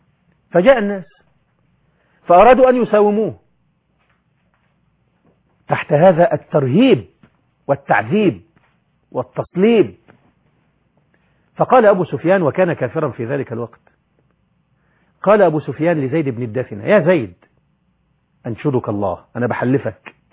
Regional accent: Egypt; زي ما احنا بنقول عندنا في مصر

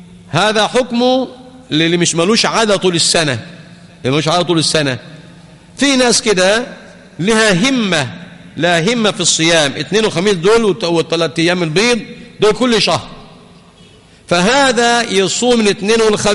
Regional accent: Egypt; ما يصحش بقى حضرتك تبقى قاعد عندنا في مصر هنا ولا أبوك صايم وإحنا فطرين.

